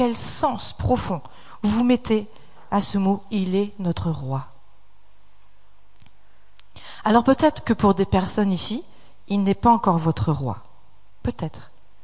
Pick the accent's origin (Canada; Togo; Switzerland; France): France; Attiches, Hauts-de-France; quand j'étais petite, j'habitais à Attiche et j'allais au collège de Thumerie.